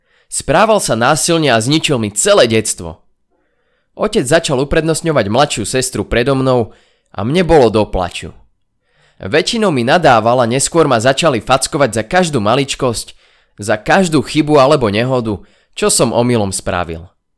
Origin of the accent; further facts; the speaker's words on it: Moravia, Czechia; also born or lived in Bojnice, Slovakia; Narodil som sa v roku 1988 v Bojniciach. Neviem, ako je to možné, že práve tam, lebo sme žili na Morave.